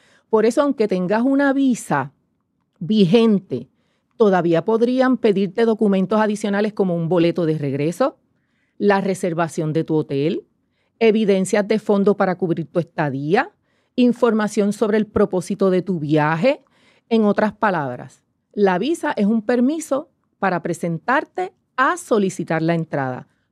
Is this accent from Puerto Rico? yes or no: yes; Puerto Rico; somos de aquí, practicamos la cultura puertorriqueña, hablamos como puertorriqueños